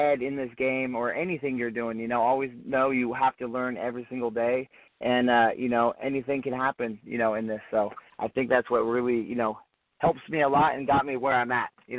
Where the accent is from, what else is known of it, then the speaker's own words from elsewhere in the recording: California, United States; I'm born and raised in Humboldt County. I've lived here my whole life, and this is my home.